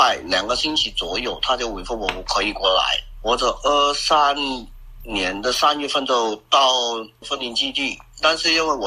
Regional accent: Hong Kong; now in United Kingdom; 我是香港人呢，土生土长，就是因为2019年刚开始我就离开香港，离开香港之后我就去了英国。

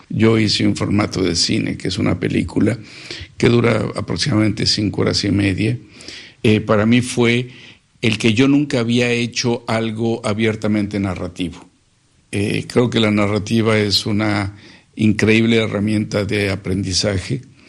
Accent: Mexico; tiene que ver con una experiencia mía como mexicano.

